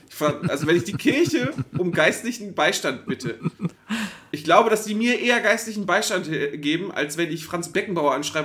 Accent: Cologne, North Rhine-Westphalia, Germany; Wir kommen aus Köln

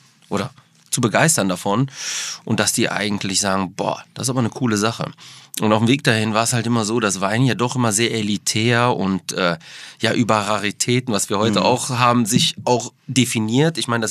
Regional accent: Düsseldorf, North Rhine-Westphalia, Germany; habe sehr lange Gastronomie gemacht in der Hometown Düsseldorf.

